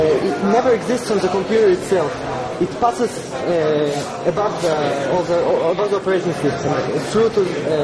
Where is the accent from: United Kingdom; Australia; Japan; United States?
Japan; English is a second language; from the University of Tokyo, so I came from Japan.